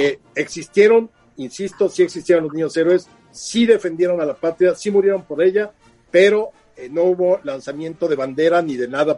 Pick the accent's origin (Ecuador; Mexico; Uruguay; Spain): Mexico; Uy, para como somos de jarritos de Tlaquepaque los mexicanos